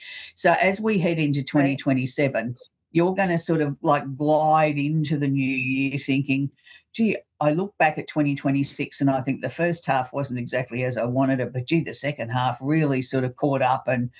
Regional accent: New South Wales, Australia; born there; So for me, even though I'm in Queensland, I was born in New South Wales, so I'm a New South Wales supporter, Blues through and through all the way.

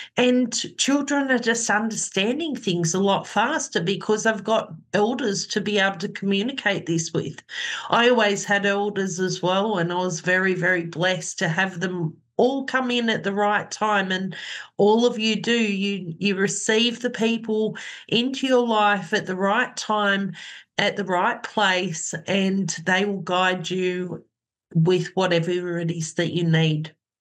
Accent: Cootamundra, New South Wales, Australia; Cootamundra Ex-Servicemen's Club tonight, which I haven't been there for a fair few years now, and it being my hometown, I'm so excited about that.

